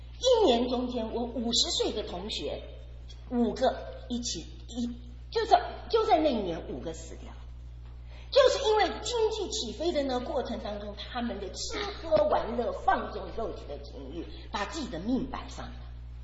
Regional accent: Taiwan; 我是在台湾长大的，前几年我常常回台湾

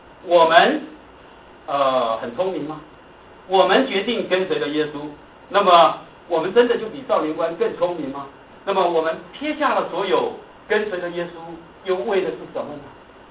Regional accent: China; 哎，这是我们中国人最常问的

